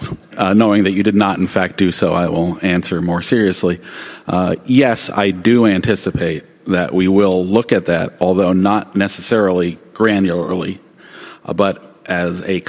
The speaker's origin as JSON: {"language": "English", "region": "New York", "country": "United States", "said": "because I'm a New Yorker, and as a New Yorker, I have to speak as quickly as possible."}